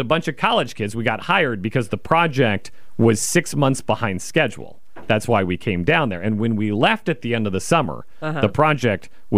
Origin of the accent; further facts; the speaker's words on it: Wichita, Kansas, United States; I grew up in Wichita, Kansas, so I think my bona fides speak for themselves.